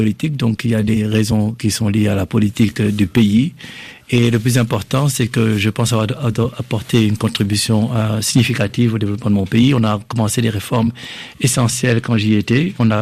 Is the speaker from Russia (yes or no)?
no; Senegal; now in Washington, United States; J'habite à Washington, mais bien sûr, je suis sénégalais et je retourne au Sénégal régulièrement et j'y vais pour les vacances de Noël voir ma famille.